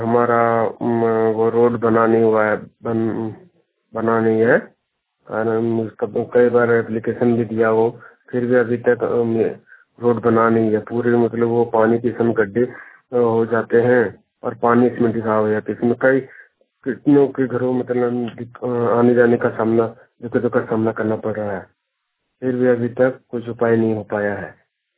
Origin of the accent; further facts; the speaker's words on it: Dumka, Jharkhand, India; मैं दुमका जिला के रहने वाला हूँ। मेरा गांव हरना कुंडी रोड काली मंदिर तेतरापाड़ा में है।